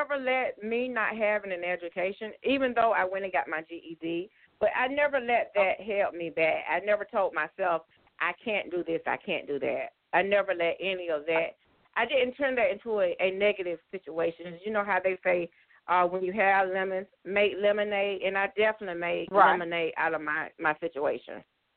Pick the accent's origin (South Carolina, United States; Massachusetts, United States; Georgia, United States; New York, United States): Georgia, United States; Andersonville; I'm from a little small town called Andersonville, Georgia. I'm the youngest of nine.